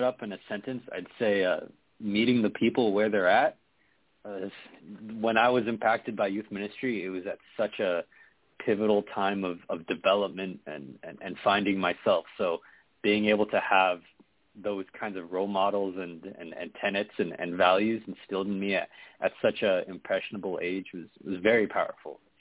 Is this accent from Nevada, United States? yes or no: yes; Las Vegas, Nevada, United States; I'm from Las Vegas, St. Vitor, Las Vegas, with Rosie and the gang. Went to Bishop Gorman High School with Brandon, who also went to elementary school with me